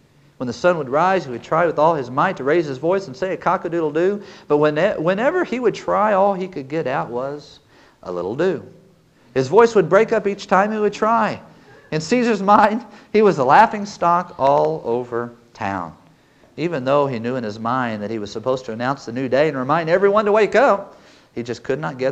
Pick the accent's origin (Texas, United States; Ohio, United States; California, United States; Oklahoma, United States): Oklahoma, United States; Now, I'm from Oklahoma originally. We know storms down there.